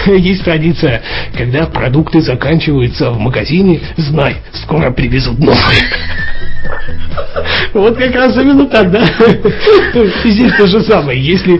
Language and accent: Russian; Russia; moved away; я из России, конечно, он до этого таймлайн мой не читал абсолютно, и пишет мне, значит, в личные сообщения, о, ты реально из Советского Союза? Я говорю, да, я там родился.